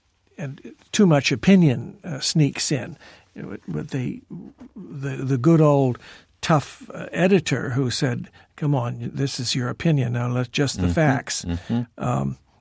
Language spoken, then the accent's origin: English; United States; but in a conversation now, I'm an American